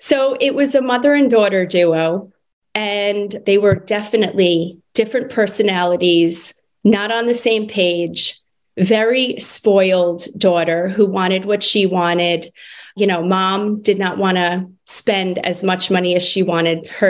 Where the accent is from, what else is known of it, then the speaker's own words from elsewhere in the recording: New Jersey, United States; No offense to New Yorkers. I'm originally from Jersey, so no offense.